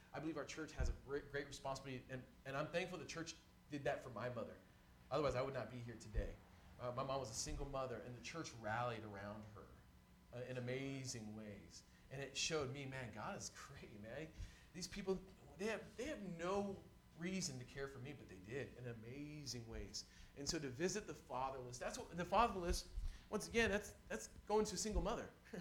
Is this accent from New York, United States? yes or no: no; Mountain View, California, United States; I grew up in Mountain View, California.